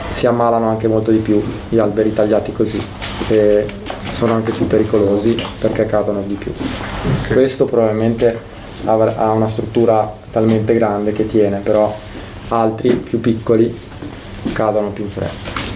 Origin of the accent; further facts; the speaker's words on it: Ascona, Ticino, Switzerland; A Ascona, dalle mie parti, piace molto.